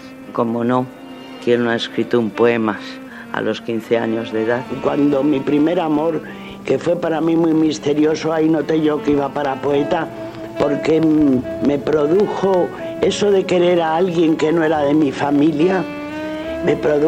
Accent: Madrid, Community of Madrid, Spain; Soy gata. Sí, nací en Madrid y soy, me siento muy madrileña a pesar de que también me siento ciudadana del universo.

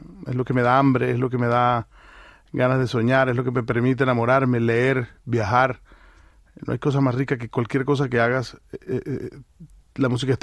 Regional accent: La Guajira, Colombia; La parte de la costa norte colombiana, La Guajira, El Cesar, todo lo de donde yo soy, somos muy parecidos.

